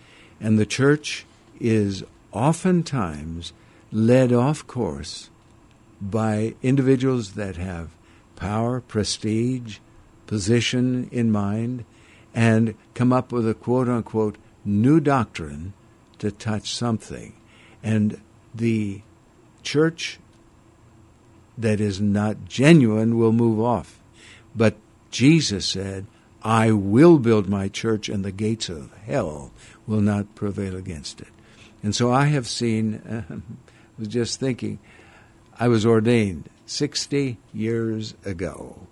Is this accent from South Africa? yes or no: no; Northeast India, India; where I was raised in India. In Northeast India, that is a totally different part of the country than the rest of India.